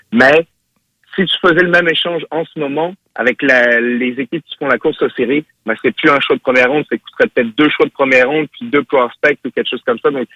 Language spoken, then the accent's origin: French; Quebec, Canada; Maintenant, tu sais, en tant que Québécois, j'aimerais ça que l'équipe soit à Québec.